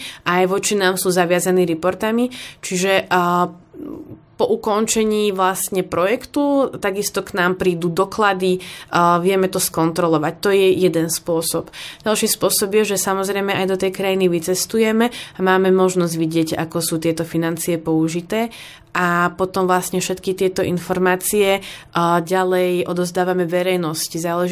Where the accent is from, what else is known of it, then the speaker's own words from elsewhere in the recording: Dubnica nad Váhom, Trenčín Region, Slovakia; Pochádzam z Dubnice nad Váhom, kde vlastne máme Orátko, tam som od detstva chodila